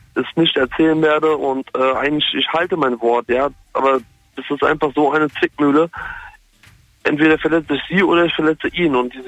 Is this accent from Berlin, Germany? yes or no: no; Darmstadt, Hesse, Germany; Ich komme aus Darmstadt.